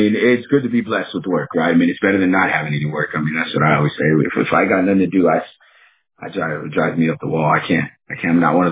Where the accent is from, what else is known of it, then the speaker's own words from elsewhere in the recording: Texas, United States; I grew up in Texas, so the cold wasn't really a big deal.